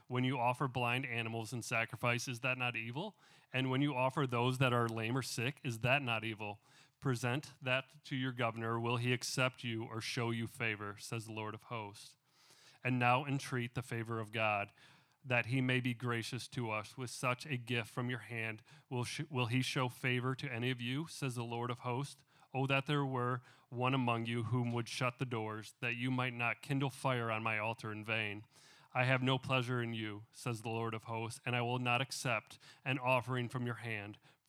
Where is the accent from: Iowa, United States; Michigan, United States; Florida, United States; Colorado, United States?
Michigan, United States; now in Texas, United States; I am new to town, new to the state. I came from Michigan, came down here to Texas